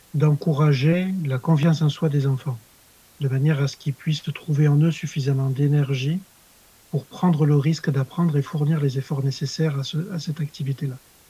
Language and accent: French; France; Ça doit beaucoup vous parler à vous en tant que Belge qui êtes meilleur que nous, Français, dans le cyclisme